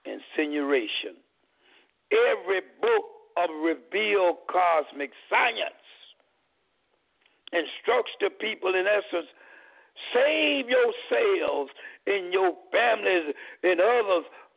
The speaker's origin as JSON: {"language": "English", "town": "Columbus", "region": "Georgia", "country": "United States", "tie": "born or raised there", "said": "I'm from the South, but not the rural South. I grew up in a semi-urban area. And let me say that in my community, it's called Winnon in Columbus, Georgia, a deep, sure enough hood."}